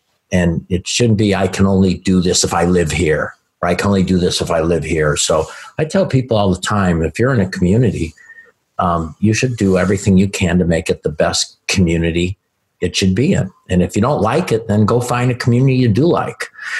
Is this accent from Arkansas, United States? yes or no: no; Chicago, Illinois, United States; now in Pensacola, United States; I grew up outside Chicago. I went to a very integrated school. I never went to a school that wasn't integrated. I didn't know segregation until I came to Pensacola, I think, sometimes.